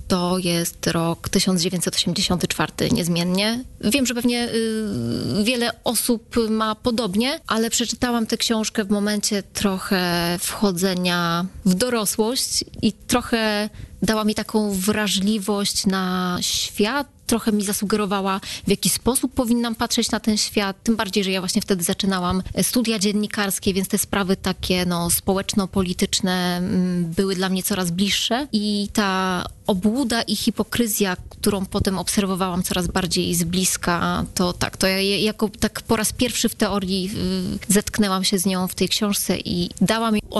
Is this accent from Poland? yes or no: yes; Radom, Masovian Voivodeship, Poland; moved away as an adult; Ja pochodzę z Radomia i tam spędziłam pierwsze 18 lat mojego życia, nawet chyba 19.